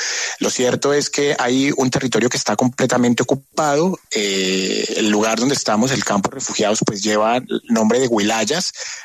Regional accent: Bogotá, Colombia; yo también soy de Bogotá.

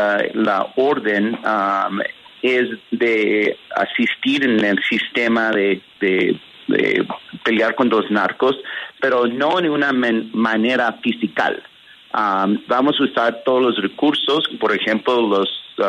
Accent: United States; nosotros como americanos, norteamericanos, estamos aquí

